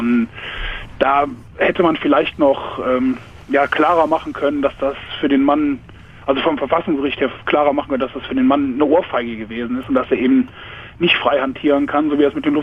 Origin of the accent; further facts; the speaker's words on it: Leichlingen, North Rhine-Westphalia, Germany; Aus Leichlingen. Das liegt in Nordrhein-Westfalen.